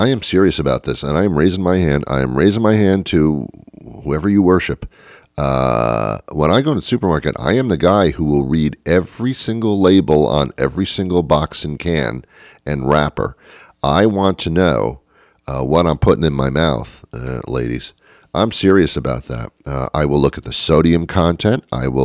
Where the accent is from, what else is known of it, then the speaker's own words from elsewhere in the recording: the South, United States; And we get in a truck and we go get some bacon because we're from the South.